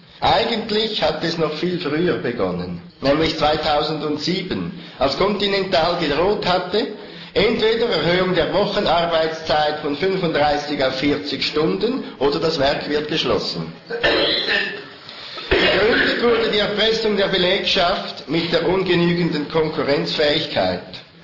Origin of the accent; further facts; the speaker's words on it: Switzerland; ich komme aus der Schweiz